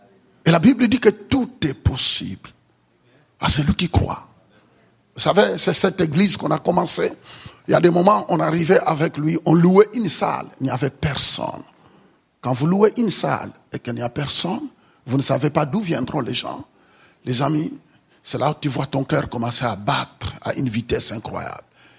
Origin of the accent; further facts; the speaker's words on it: Quebec, Canada; parce que tu sauras que je viens du Québec, lolo.